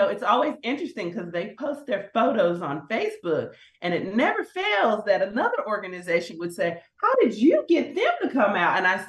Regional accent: Dallas, Texas, United States; And if you don't know, I'm a Dallas girl. I was born and raised in Dallas.

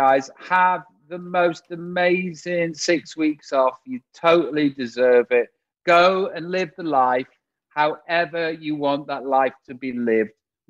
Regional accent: United Kingdom; I'm from Britain.

